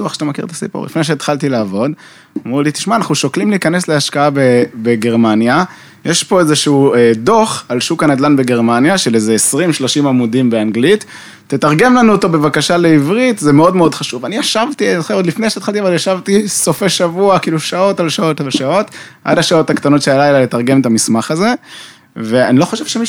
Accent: Beit Shemesh, Jerusalem District, Israel; גדלתי במשפחה בלי הרבה אמצעים כלכליים, גדלתי בבית שמש במקור

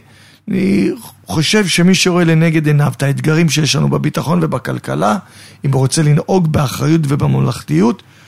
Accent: Holon, Tel Aviv District, Israel; אני גדלתי בחולון, גדלתי בשכונת תל גיבורים.

